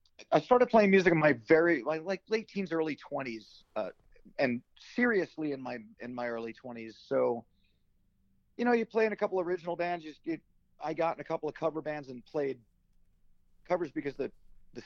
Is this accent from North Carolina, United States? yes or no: no; New Jersey, United States; also born or lived in Bronx; Okay, I was born in the Bronx, and when my parents wanted to move us kids out for the quote-unquote better life, I was moved to the New Jersey suburbs.